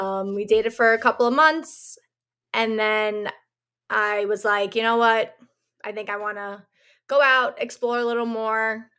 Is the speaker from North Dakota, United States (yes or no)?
no; Staten Island, New York, United States; I'm from Staten Island.